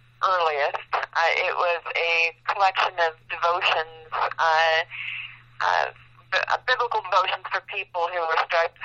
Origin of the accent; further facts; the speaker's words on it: Findlay, Ohio, United States; now in Rochester, United States; I grew up in Northwest Ohio.